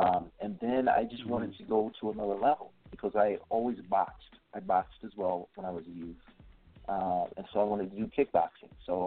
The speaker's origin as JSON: {"language": "English", "town": "Hillside", "region": "New Jersey", "country": "United States", "tie": "born or raised there", "said": "Yeah, I was in my hometown, Hillside, New Jersey."}